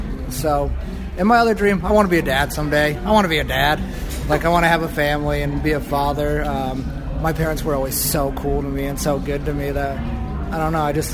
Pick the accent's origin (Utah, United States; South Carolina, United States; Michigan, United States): Utah, United States; now in Las Vegas, United States; Yeah, I'm from Utah, but I'm down here in Las Vegas for professional wrestling.